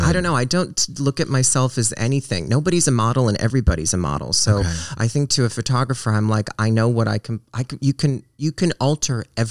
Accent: Reno, Nevada, United States; And I grew up in Reno, which is it's a little bigger, but you know, like the best place you could shop at was like Hot Topic.

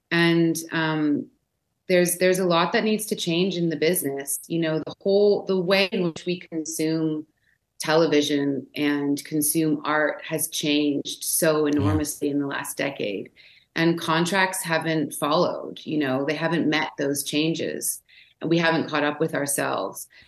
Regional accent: Canada; It's so exciting for me to speak to a fellow Canadian. I'm homesick now.

